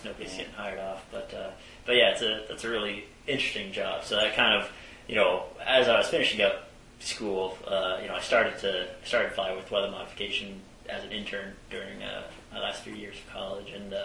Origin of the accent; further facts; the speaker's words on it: Arizona, United States; No, I grew up in Arizona